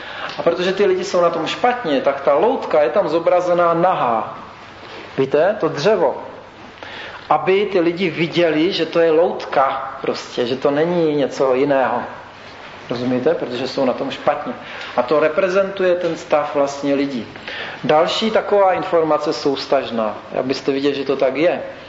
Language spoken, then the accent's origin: Czech; Bohemia, Czechia; to já jsem z Čech, tak tady na Slovensku máte taky něco určitě